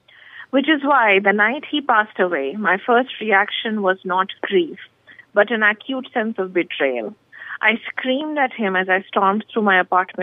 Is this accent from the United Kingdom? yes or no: no; New Delhi, Delhi, India; I could write about my school experience, about my friends, about some of the unsavory aspects of growing up in New Delhi, it felt like a huge freedom. And I think because I was so homesick